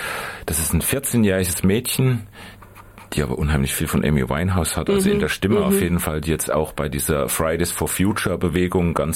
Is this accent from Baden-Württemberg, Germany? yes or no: no; Thuringia, Germany; Also wie man schon hört, ich komme ja aus Südthüringen